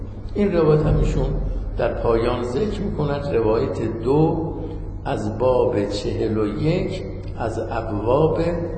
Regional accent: Isfahan, Iran; من از اصفهان اومدم سال 37 بود، اواخر 37 نزدیک 38

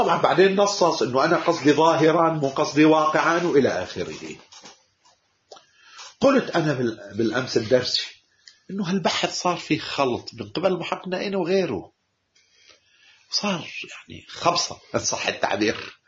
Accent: Iraq; لا أنا كعراقي ولا أنت كنائيني تقول بهذا الكلام.

